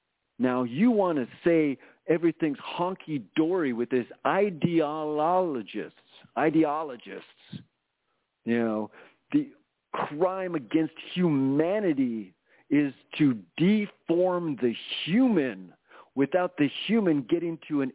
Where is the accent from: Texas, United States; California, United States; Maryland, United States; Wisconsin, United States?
California, United States; And as a Californian, I do not accept this.